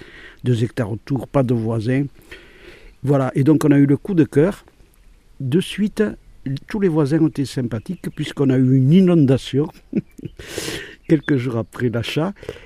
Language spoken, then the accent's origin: French; Pau, Nouvelle-Aquitaine, France; je suis né béarnais, je suis né à Pau. J'ai failli naître sur la bicyclette de ma mère, de mon père, pardon, qui allait... parce qu'on habitait rue Montpezat à Pau